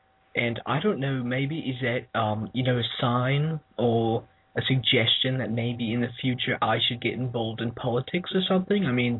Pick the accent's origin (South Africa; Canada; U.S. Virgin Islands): South Africa; born there; I was born in South Africa, believe it or not, and I was born there